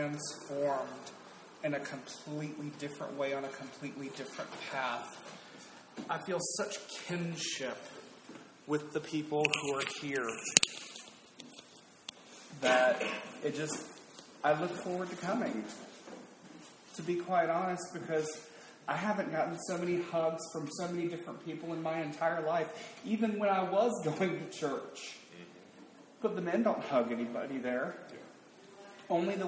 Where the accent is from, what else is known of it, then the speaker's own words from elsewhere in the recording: Deep South, United States; I grew up in the Deep South, and my family was not just Southern Baptist, but primitive Southern Baptist.